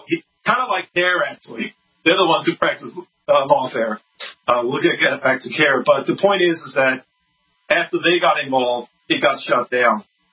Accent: Denmark; you know, I'm from Denmark

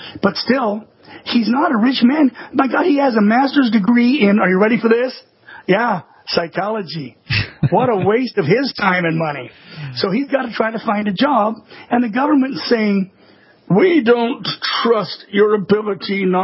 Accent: United States; She got her visa. I'm an American. I don't need a visa.

